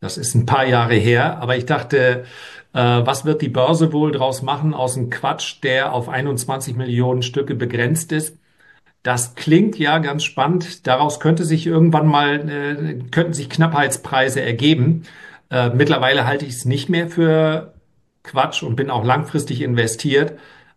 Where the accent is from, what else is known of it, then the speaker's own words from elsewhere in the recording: Northern Germany, Germany; aber als Norddeutscher gehe ich da bescheiden und demütig ran.